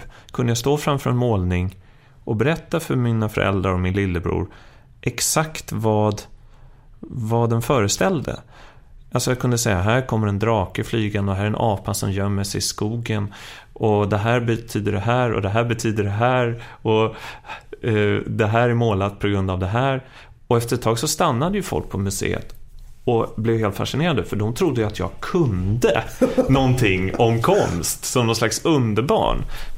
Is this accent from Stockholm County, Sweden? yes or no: yes; Stockholm, Stockholm County, Sweden; Jag är från Stockholm